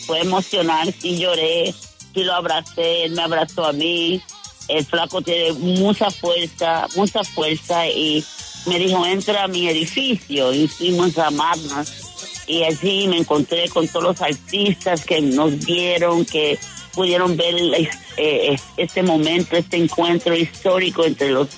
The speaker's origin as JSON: {"language": "Spanish", "country": "Puerto Rico", "said": "Molusco, que es un locutor grandísimo de Puerto Rico, de mi tierra"}